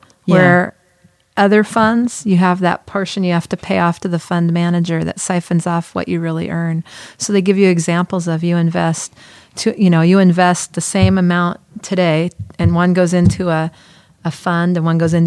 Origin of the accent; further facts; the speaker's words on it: California, United States; I'm from California, the land of the fruits and the nuts.